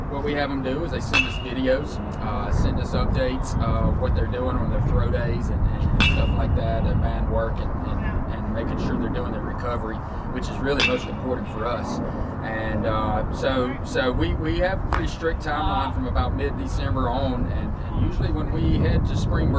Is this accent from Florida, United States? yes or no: no; Georgia, United States; now in Stony Brook, United States; Well, when I was growing up in Georgia, boarding school was for the bad kids